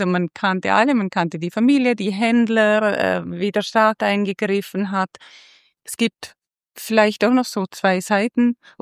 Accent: Liechtenstein; also als Liechtensteinerin sowieso.

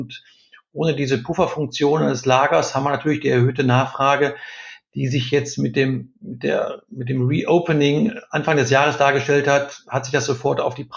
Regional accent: North Rhine-Westphalia, Germany; Ich bin im Ruhrgebiet groß geworden

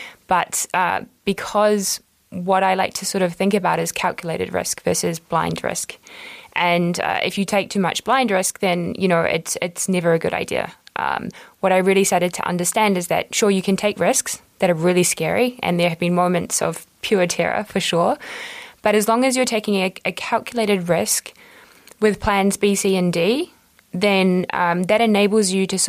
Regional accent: New Zealand; moved away as an adult; now in Europe; I first arrived in Europe nearly 16 years ago. So I've been here a while. But I grew up in New Zealand. I was the daughter of a single mum, a teacher.

